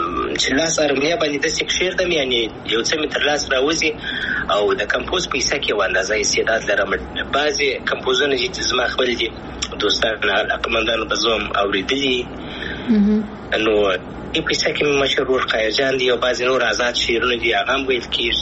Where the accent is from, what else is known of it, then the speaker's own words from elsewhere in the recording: Afghanistan; زه افغان یم